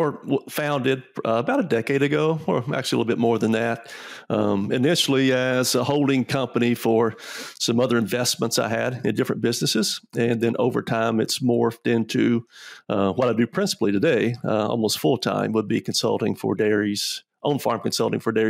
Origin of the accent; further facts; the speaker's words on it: Kentucky, United States; Yeah, so I grew up in Kentucky on a small dairy and diversified farm.